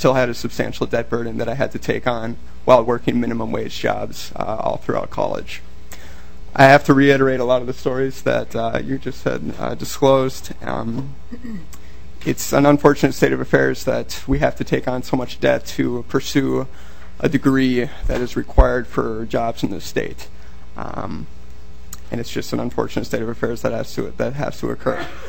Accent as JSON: {"language": "English", "town": "Forest Lake", "region": "Minnesota", "country": "United States", "tie": "born or raised there", "lives_now": "Minneapolis, United States", "said": "I grew up in Forest Lake, Minnesota, and I now live in Minneapolis, where I am a law student at the University of Minnesota."}